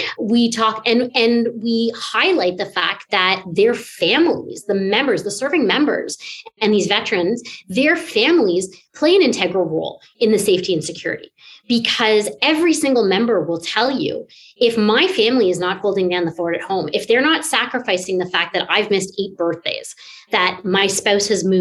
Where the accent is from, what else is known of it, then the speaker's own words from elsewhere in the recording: Canada; It plays a huge impact in our day-to-day as Canadian citizens.